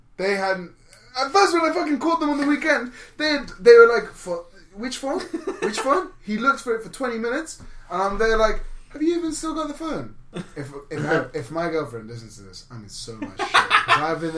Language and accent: English; England, United Kingdom; Because I'm an English cunt.